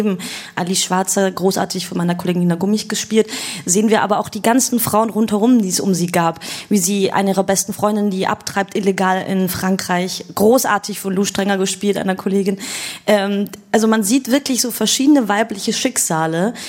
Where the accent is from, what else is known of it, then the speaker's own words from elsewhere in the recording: Austria; Also ich komme ja aus Österreich